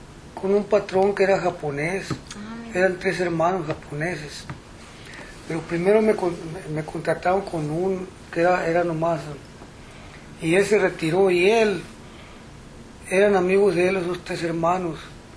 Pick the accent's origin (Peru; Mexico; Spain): Mexico; Sinaloa; Y nosotros éramos 25 que salimos del estado de Sinaloa